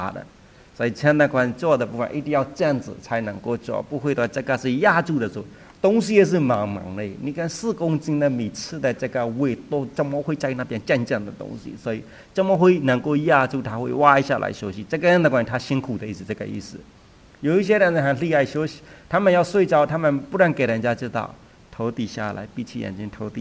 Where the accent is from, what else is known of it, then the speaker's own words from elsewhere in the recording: Myanmar; 我们缅甸人一点都没有想到要做这样的部分